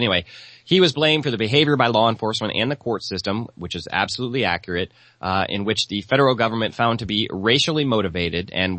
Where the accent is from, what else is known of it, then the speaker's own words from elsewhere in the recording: St. Louis, Missouri, United States; I grew up in St. Louis.